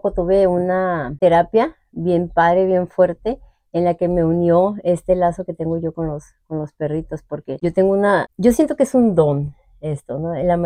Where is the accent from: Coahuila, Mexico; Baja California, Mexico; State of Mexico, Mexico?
Baja California, Mexico; Tijuana; Soy aquí de Tijuana, todita. Soy tijuanera.